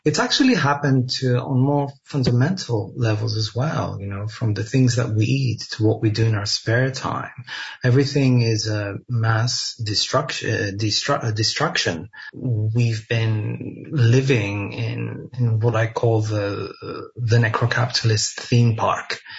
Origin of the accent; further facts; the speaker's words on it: Greece; I saw cruise ships come one after another here in my hometown, as they do everywhere in Greece.